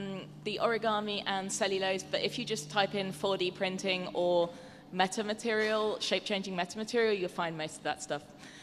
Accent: United Kingdom; As a British person, I feel a little bit unsure about this

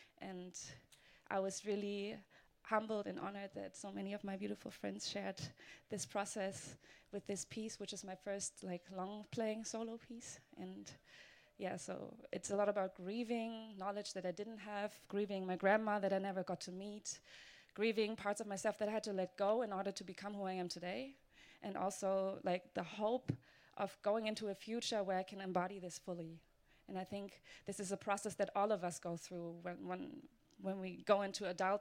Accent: Germany; So basically, I grew up in the diaspora. So I was born in Germany as a child of a German father and a Papua New Guinean mom.

